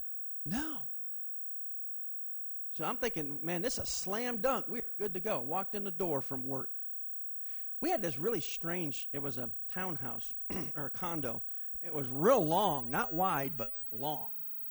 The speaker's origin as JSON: {"language": "English", "region": "Connecticut", "country": "United States", "tie": "born or raised there", "said": "to begin preparations to move back to my home state of Connecticut and start a church."}